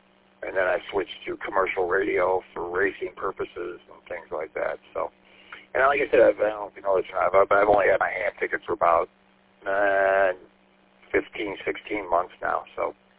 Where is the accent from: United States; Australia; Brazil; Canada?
United States; St. Clair Shores, Michigan; Sean and I live about a half a mile or so from each other, and I grew up in St. Clair Shores, so the city of Warren is, you know, like halfway between where I was and where I am now.